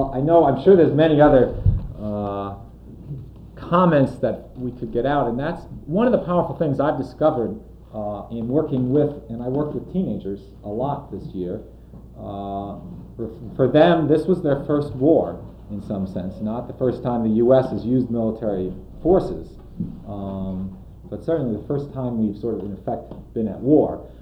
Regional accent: New York, United States; I'm from New York, so New York is a little provincial.

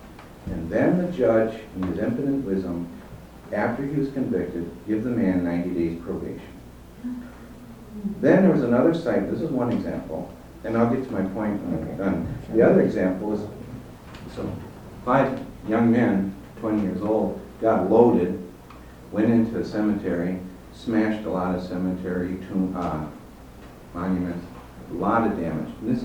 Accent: Wisconsin, United States; I'm from Wisconsin, and we in the Milwaukee metropolitan area, there's plea bargaining going on like crazy.

